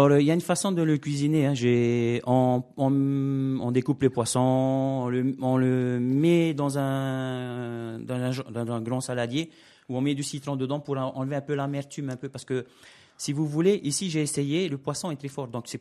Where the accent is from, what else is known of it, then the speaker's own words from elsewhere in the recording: French Polynesia; Yorana, comme on dit chez moi en Polynésie.